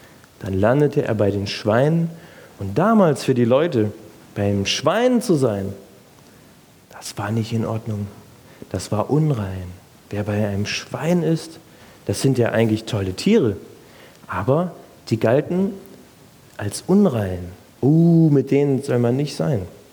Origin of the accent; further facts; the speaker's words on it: West Germany, Germany; Ich komme hier als Wessi nach Ostdeutschland.